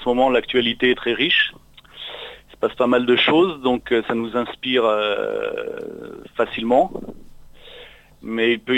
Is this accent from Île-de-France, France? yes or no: no; Lyon, Auvergne-Rhône-Alpes, France; C'est à Lyon, moi je suis de Lyon.